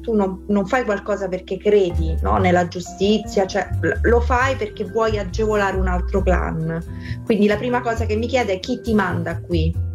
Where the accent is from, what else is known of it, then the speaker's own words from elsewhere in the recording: Ostia, Lazio, Italy; poiché io sono di Ostia